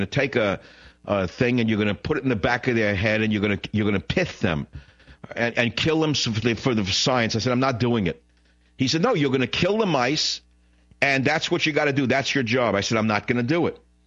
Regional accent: New York, United States; Because I came from New York where, to me, a plant was a lettuce or a tomato.

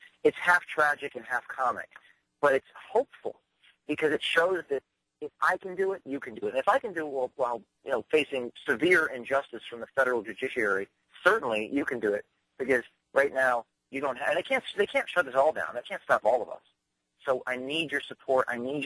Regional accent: New Jersey, United States; I'm from New Jersey, but I have an office in Westchester, New York.

